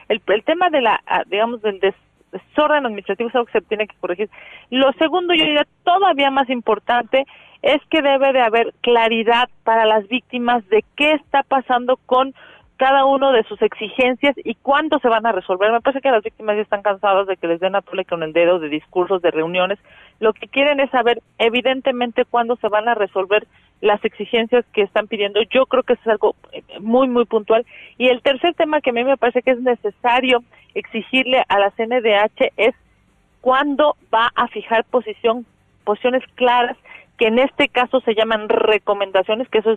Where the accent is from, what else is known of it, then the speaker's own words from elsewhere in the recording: Mexico; si buscamos una institución autónoma como mexicanos, me parece que, y exigimos una institución autónoma como mexicanos